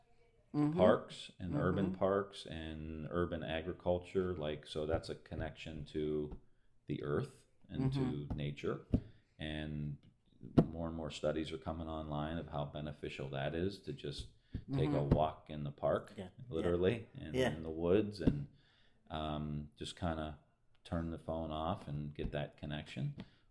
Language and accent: English; Ireland; as an Irishman, I say the pub, you know, it was a public house.